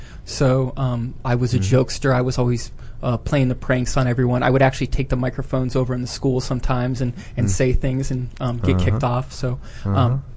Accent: South Dakota, United States; I was out in the middle of the prairie. It's pretty much the same way there, you know. Growing up in South Dakota, you always depend on your family.

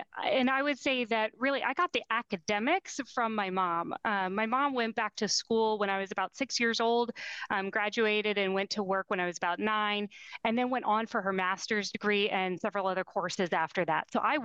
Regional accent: Pennsylvania, United States; I'm from Western Pennsylvania. I have one older brother, but I also have two younger cousins that grew up very close to me.

